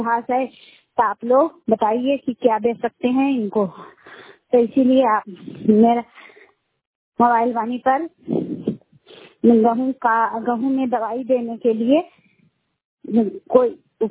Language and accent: Hindi; Bihar, India; हरामा गढ़ से, मैं थोड़ा पंचायत से हूँ, नादिन प्रखंड से। मैं नवादा मोबाइल वाणी से बोल रहा हूँ।